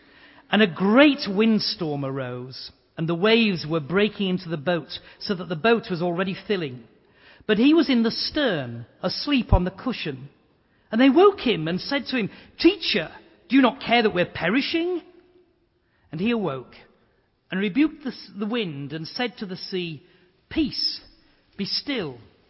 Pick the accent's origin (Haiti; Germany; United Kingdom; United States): United Kingdom; Yorkshire and the Humber; He's from Lancashire, I'm from Yorkshire. We're supposed to be rivals, but we two are Christians, so we're friends.